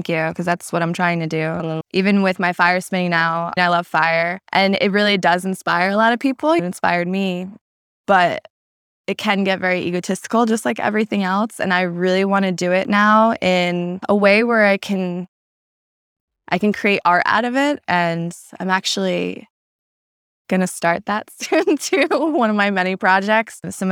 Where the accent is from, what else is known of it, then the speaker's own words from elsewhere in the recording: New Jersey, United States; I grew up in New Jersey.